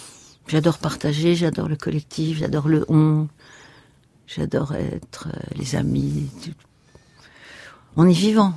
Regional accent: Versailles, Île-de-France, France; born there; je suis catholique, j'ai la foi, je suis née à Versailles, ouais.

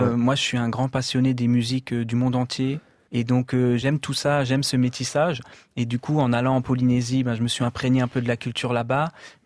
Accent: Grand Est, France; Oui, je suis originaire d'Alsace.

